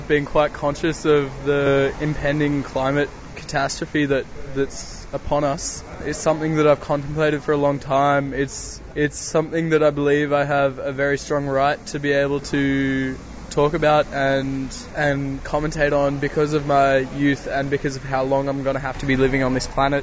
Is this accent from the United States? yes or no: no; Newcastle, New South Wales, Australia; So that's affected my hometown of Newcastle my whole life